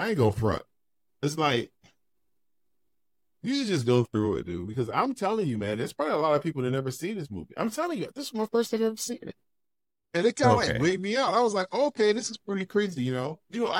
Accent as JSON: {"language": "English", "town": "Chicago", "region": "Illinois", "country": "United States", "said": "I mean, I'm from Chicago. Yeah. Everybody has a lot of arm in Chicago."}